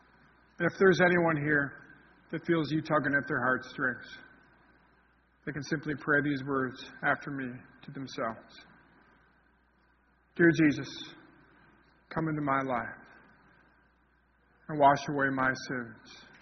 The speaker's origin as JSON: {"language": "English", "region": "Michigan", "country": "United States", "said": "In my home state of Michigan, they've outlawed dove hunting."}